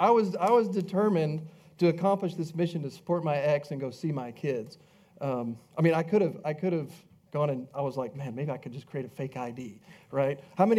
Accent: Georgia, United States; born there; now in Texas, United States; It says, hey, I live in Texas. I was born in Georgia in 1966. I'm an American.

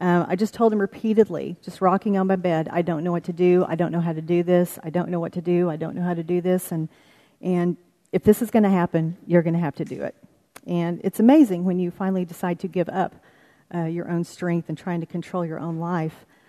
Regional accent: Oklahoma, United States; born there; now in Texas, United States; And although I've been in Texas for 39 years, I was born in Oklahoma, and I'm still an Okie at heart.

